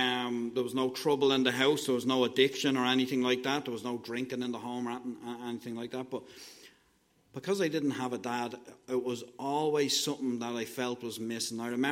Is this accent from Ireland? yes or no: yes; Dublin, Leinster, Ireland; I grew up in Dublin. I grew up in an area of Dublin. It's a real working class area in Dublin.